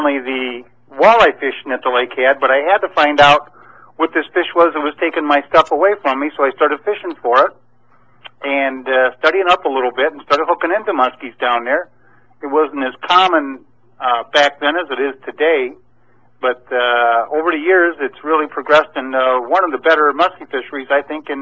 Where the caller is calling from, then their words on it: Ann Arbor, Michigan, United States; I'm residing over by the Ann Arbor, Michigan area.